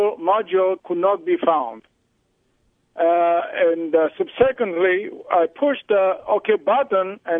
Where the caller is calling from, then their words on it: Greece; I'm calling from Greece.